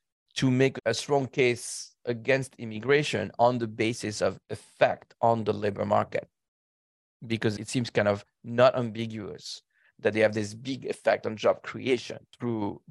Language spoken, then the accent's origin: English; Paris, Île-de-France, France; now in United States; I'm an immigrant to the US. I grew up in Paris